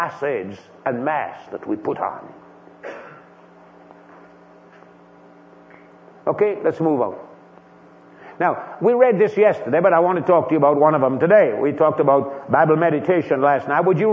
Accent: Florida, United States; I'm from Florida. A lot of people come to Florida and want to get a tan.

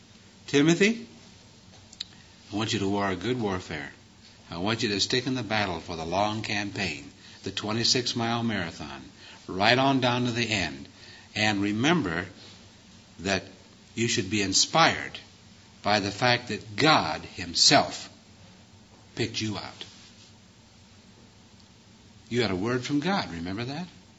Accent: Iowa, United States; off the Iowa farm. I wanted to sing

